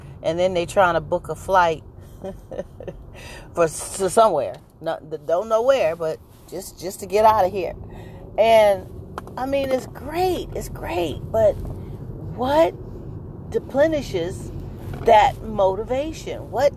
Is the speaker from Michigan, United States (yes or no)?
no; San Francisco, California, United States; Now, I'm from the Bay Area, San Francisco, and it gets windy, gets a little chilly